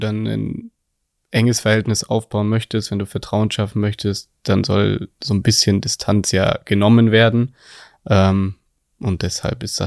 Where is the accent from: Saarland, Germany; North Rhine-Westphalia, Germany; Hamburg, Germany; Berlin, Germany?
Berlin, Germany; Berlin ist und bleibt meine Heimat. Ich bin da groß geworden, meine ganze Familie wohnt da immer noch, die engsten Freunde wohnen dort.